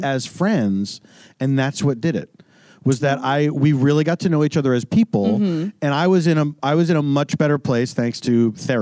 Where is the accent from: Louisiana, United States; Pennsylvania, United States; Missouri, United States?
Pennsylvania, United States; Philadelphia; also born or lived in Los Angeles; Like, I grew up in Philadelphia, mm-hmm. but going from the East to the West, you get used to a certain lifestyle in the West.